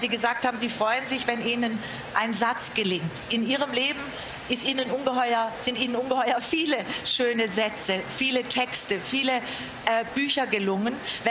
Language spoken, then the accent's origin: German; Meßkirch, Baden-Württemberg, Germany; Wir kommen aus derselben Gegend, aus der Bodenseegegend. Und Der Schmerz ist dort sehr beheimatet bei anderen Dichtern, die wir beide schätzen, zum Beispiel Arnold Stadler. Und er ist beheimatet bei einem Philosophen aus meiner Heimatstadt Meßkirch